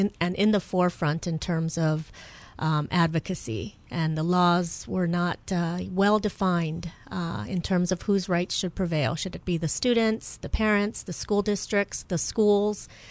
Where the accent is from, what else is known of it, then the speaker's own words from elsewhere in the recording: Mililani, Hawaii, United States; also born or lived in Kalihi; I was born here in Hawaii at Kapi'olani Hospital. Mm-hmm. And my family, my mom, my dad, and initially just me, started out in Kalihi. Mm. And when I was just a few years old, my parents moved out to Mililani.